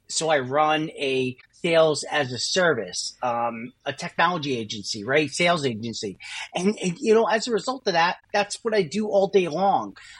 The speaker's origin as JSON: {"language": "English", "region": "New York", "country": "United States", "said": "I think at first, at least for me as a New Yorker, we become skeptical."}